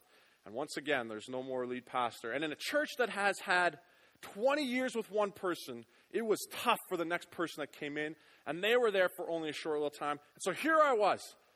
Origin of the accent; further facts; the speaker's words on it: Lloydminster, Canada; I ended up interviewing at Lloydminster, which was my hometown in the early winter months of 2005.